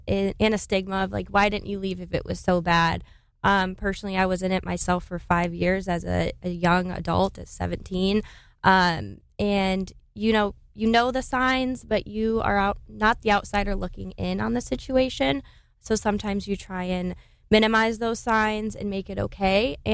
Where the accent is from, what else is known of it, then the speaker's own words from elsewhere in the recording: New York, United States; moved away as an adult; I'm actually from New York, and I moved here about 3 years ago.